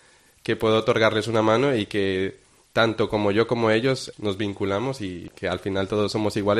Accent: Colombia; now in Spain; Siempre quise participar, poner de mi parte porque soy emigrante de Colombia.

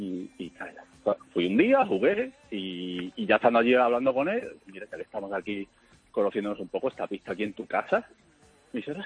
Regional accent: Cádiz, Andalusia, Spain; born there; Soy natural de Cádiz, pero partido por la mitad. La familia de mi padre es de Cádiz, la familia de mi madre es de Huelva

